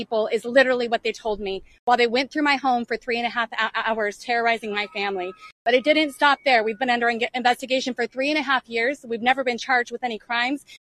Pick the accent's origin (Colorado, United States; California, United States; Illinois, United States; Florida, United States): Colorado, United States; I'm from Colorado.